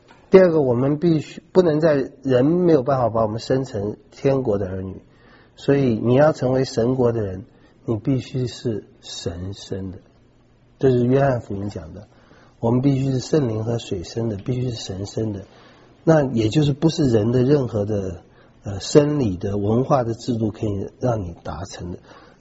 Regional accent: China; 其实我们用我们中国人的开国的皇帝，就跟那个朝代就几乎是相等的意思来了解就可以了。

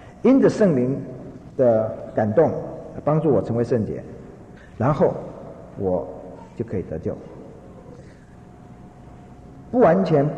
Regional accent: China; 像我们中国人概念中的圣人，那就不得了了。

